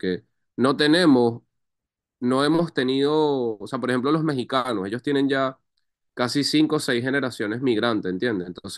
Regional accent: Venezuela; nosotros como sociedad venezolana somos un híbrido de todo. O sea, ya hay un sincretismo tanto étnico, religioso, racial.

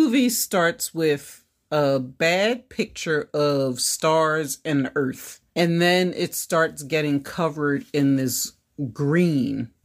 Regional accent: Philadelphia, Pennsylvania, United States; also born or lived in North Carolina; I'm from Philly.

